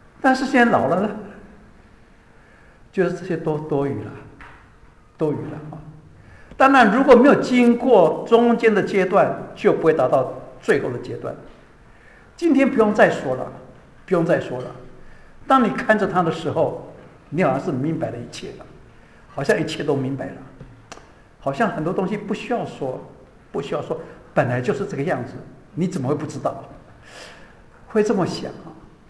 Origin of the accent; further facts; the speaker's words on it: China; 就是我们中国人的智慧